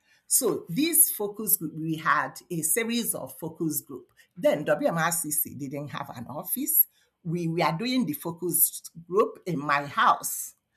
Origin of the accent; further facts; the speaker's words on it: Nigeria; now in Canada; I'm a Canadian citizen, originally immigrated to Canada from Nigeria some years ago.